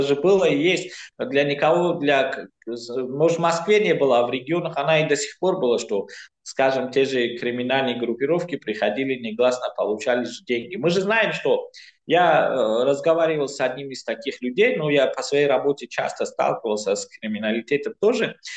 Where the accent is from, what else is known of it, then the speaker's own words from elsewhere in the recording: Tajikistan; я из Таджикистана